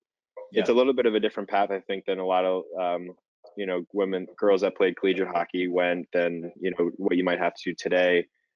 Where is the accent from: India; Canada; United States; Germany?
United States; Boston, Massachusetts; But so I grew up in the Boston area.